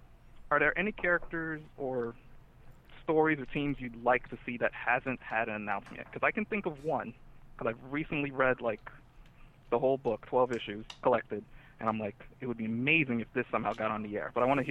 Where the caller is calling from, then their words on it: Florida, United States; from the faraway land of Florida.